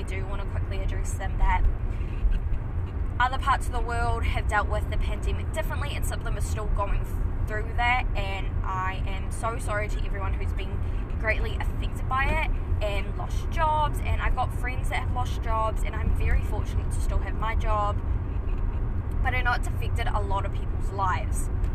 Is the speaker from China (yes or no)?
no; New Zealand; I am a white New Zealander. I was born and bred in New Zealand and haven't really left the country